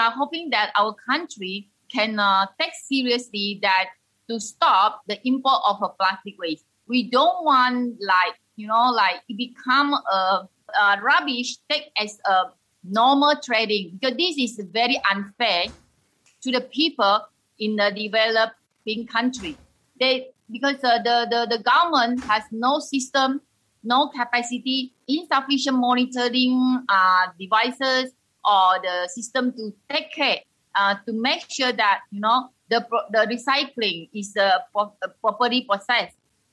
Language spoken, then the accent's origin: English; Jenjarum, Selangor, Malaysia; I was back to my hometown called Jenjarum to take care of my elder parents.